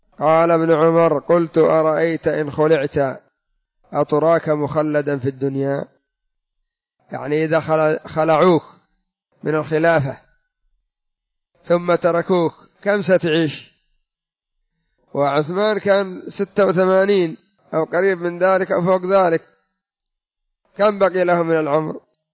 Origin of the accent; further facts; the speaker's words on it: Yemen; كما أن الثوار عندنا في اليمن قاموا بخلعه